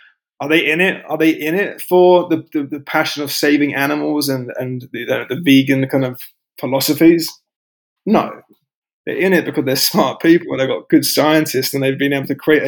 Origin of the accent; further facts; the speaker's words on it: England, United Kingdom; moved away as an adult; also born or lived in Australia / Vancouver, California, United States; I'm from England originally.